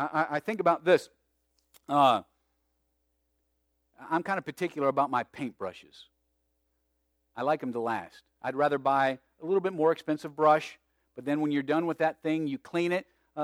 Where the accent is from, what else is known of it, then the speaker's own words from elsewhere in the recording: Tucson, Arizona, United States; By the way, I grew up in Tucson, Arizona from the time I was about 9 to 17, and it was very dry there